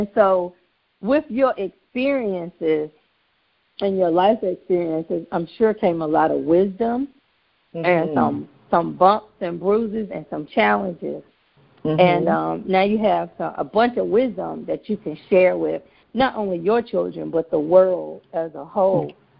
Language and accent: English; Raleigh, North Carolina, United States; I was at my parents' house in North Carolina in Raleigh. I'm originally from Raleigh.